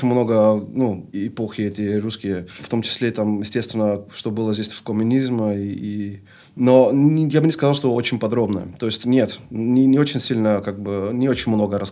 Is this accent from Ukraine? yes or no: no; Leffinge, West Flanders, Belgium; Вообще я не вырос в Остенде, я вырос в деревне недалеко от Остенде, под названием Лаффинге. Моя мама там до сих пор живет